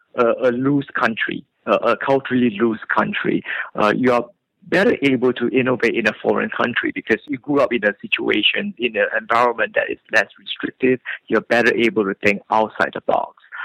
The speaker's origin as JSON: {"language": "English", "country": "Singapore", "tie": "born or raised there", "said": "growing up in Asia and more specifically in Singapore"}